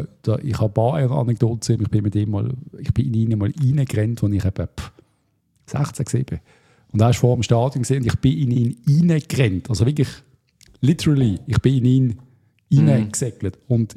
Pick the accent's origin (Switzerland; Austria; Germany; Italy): Switzerland; Ich bin ein riesen Muri-Fan, auch als Schweizer Nazi-Trainer.